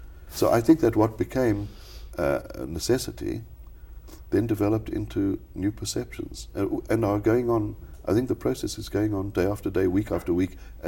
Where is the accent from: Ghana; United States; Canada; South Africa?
South Africa; And we grew up in the Xhosa area. And in a sense, I was more at home in that than in Afrikaans or English, because I was the only white kid for miles around